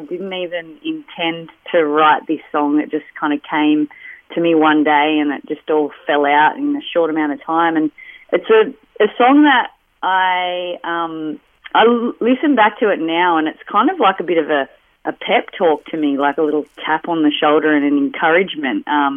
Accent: Quirindi, New South Wales, Australia; So I grew up just outside of Tamworth in a little place called Quirindi.

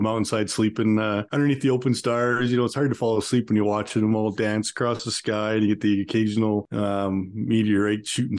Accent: Calgary, Alberta, Canada; I grew up in Calgary, Alberta. We're about a 45-minute drive away from Canmore, being right in the mountains.

